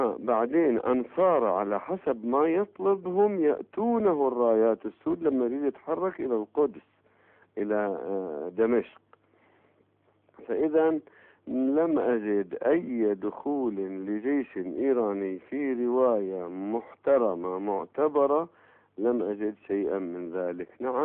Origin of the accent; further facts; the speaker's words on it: Iraq; عندنا في العراق الروم تأتي للعراق